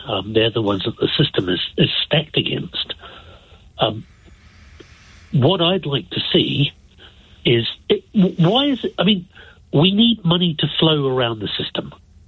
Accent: United Kingdom; I, as a British person, should be worried

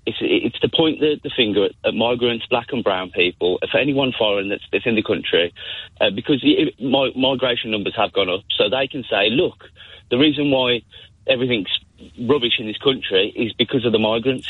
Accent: Handsworth, West Midlands, United Kingdom; So I grew up in Handsworth

